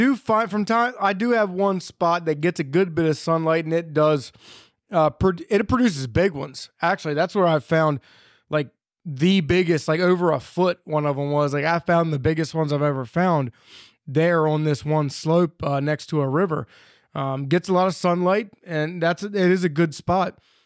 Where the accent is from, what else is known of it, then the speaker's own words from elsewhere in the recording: Maryland, United States; now in Pennsylvania, United States; I'm in South Central Pennsylvania. But I grew up in Central Maryland, and these areas here, there's a lot of people who don't even know what a Morel is.